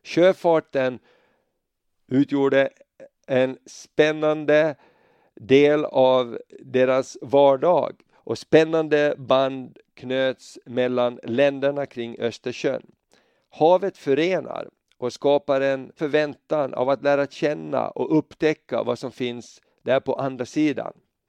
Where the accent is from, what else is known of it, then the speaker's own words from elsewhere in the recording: Kökar, Åland, Finland; Åland. En ö som ligger mitt mellan Sverige och Finland. Där är jag född och där har jag mina rötter. Jag kommer från en liten ö i åländska skärgården som heter Tjökar.